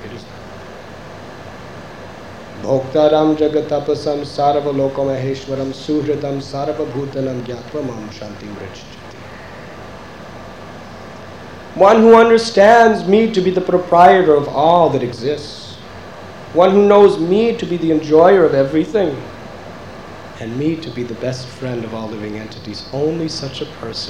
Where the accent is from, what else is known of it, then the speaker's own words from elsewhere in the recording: Chicago, Illinois, United States; You see, I'm from Chicago.